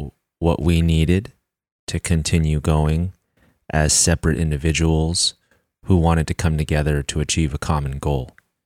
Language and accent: English; California, United States; As a Californian, I always thought that name was funny because I never saw skating or surfing at any of the festivals